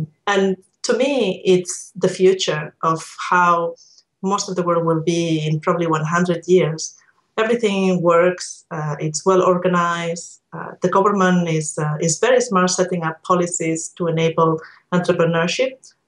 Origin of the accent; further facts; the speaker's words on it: Barcelona, Catalonia, Spain; English is a second language; I'm originally from Barcelona in Spain